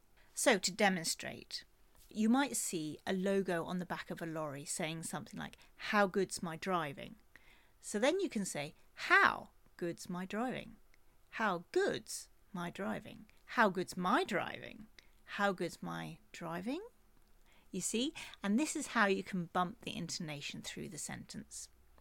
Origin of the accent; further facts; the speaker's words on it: United Kingdom; Everyone knows that I'm British.